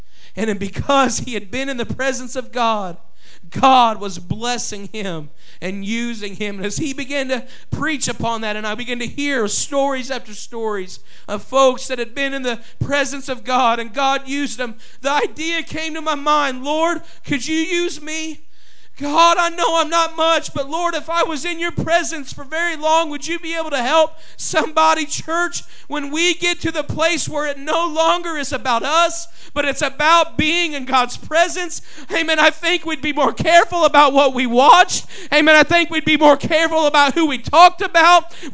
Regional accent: Ireland; And I can't blame being Irish because that don't last too long.

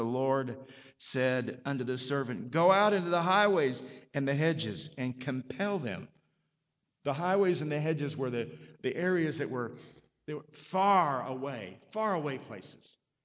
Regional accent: Oklahoma, United States; And remember, I was from Oklahoma, pretty much flat country.

